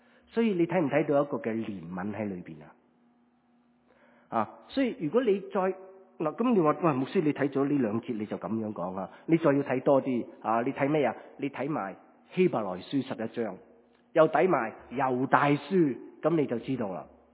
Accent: China; 犹太人和我们中国人都有类似的地方

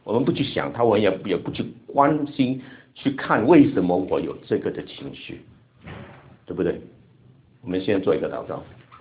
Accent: Hong Kong; accent: Hong Kong; Chinese is a second language; 我现在要用我的香港口音的普通话跟大家讲到

